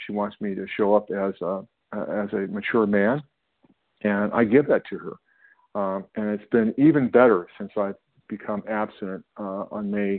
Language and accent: English; California, United States; I'm from California.